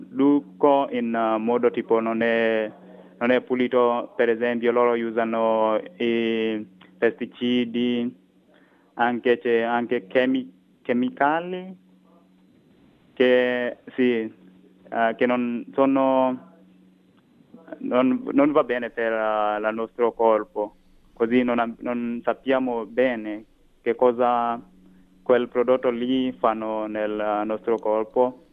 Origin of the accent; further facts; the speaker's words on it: Kenya; Italian is a second language; now in Italy; Il mio paese, tipo in Kenya, loro non vogliono sapere dove il cibo viene